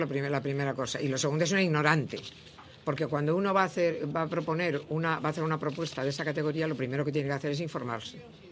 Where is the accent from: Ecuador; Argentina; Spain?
Spain; soy una española, que quiero hablar de Cuba